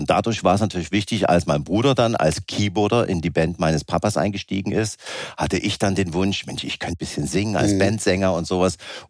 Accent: Saxony, Germany; accent: Saxon; mit meinem sächsischen Dialekt

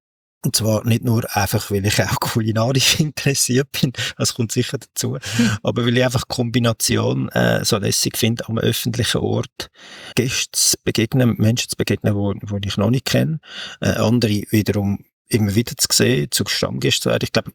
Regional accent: Basel-Landschaft, Switzerland; now in Zürich, Switzerland; man würde es nicht denken von meinem Dialekt her, sagen mir die Leute immer, aber aufgewachsen bin ich eigentlich, also nicht eigentlich, sondern bin ich im schönen Kanton Basel-Land in der Muttenser Kurve. Bin dort prägt worden, auch als Fußballfan

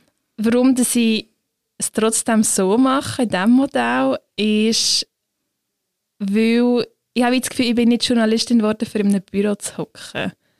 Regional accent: Switzerland; ich bin unfassbar privilegiert als Schweizerin

